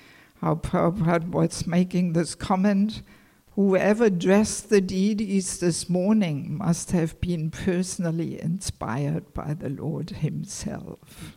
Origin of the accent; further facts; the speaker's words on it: Germany; English is a second language; moved away; also born or lived in Mayapur; I have never lived in Germany as a devotee, even though that's my nationality.